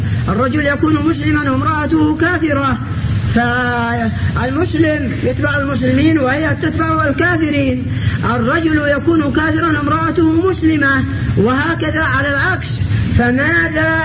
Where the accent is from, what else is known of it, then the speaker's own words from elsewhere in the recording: Yemen; عندنا في اليمن